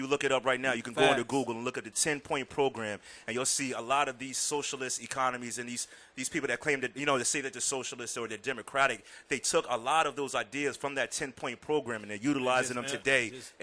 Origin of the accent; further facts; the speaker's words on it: Woodbridge, Virginia, United States; I don't really consider myself a D.C. native, because I was born and raised in Woodbridge, Virginia, man.